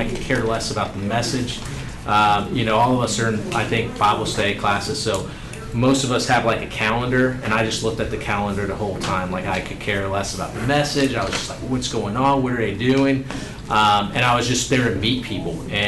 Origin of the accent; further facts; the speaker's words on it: Houston, Texas, United States; I grew up here in Houston, and I did not go to church. I went to school in Nashville, college, came back